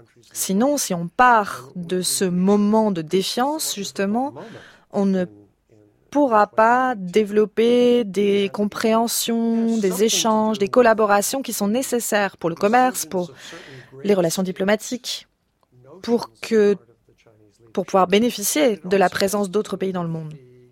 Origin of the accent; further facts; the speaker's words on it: Canada; J'ai grandi au Canada, j'avais voyagé en Europe, mais je n'avais eu aucune expérience de l'Asie.